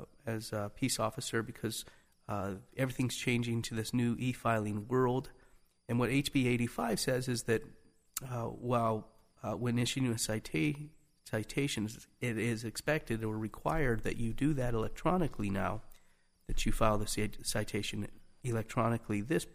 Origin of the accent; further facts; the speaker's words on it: Arizona, United States; I'm from Arizona, and boy, they drive slow down there.